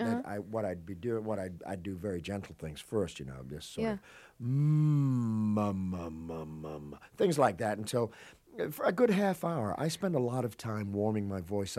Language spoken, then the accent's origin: English; England, United Kingdom; possibly being born and raised in England